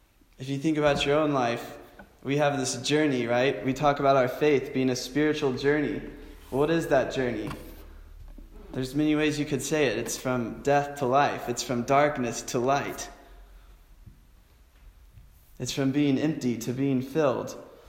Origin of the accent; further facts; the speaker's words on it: Kansas, United States; Growing up in Kansas, I saw tornadoes.